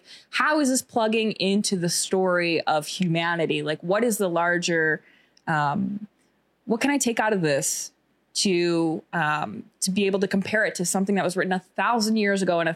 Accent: Midwest, United States; Like, I'm from the Midwest. I'm trying to bridge like all sorts of different cultures and speak to my own authentic experience.

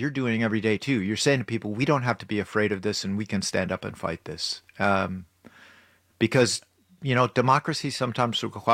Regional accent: River Falls, Wisconsin, United States; I'm from River Falls.

